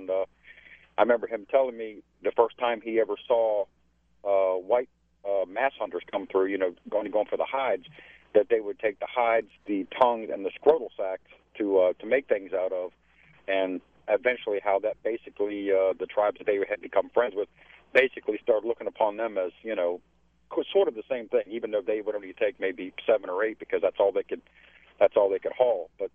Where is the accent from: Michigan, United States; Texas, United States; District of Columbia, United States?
Texas, United States; now in Raleigh, United States; Reason I called, I was brought up in Texas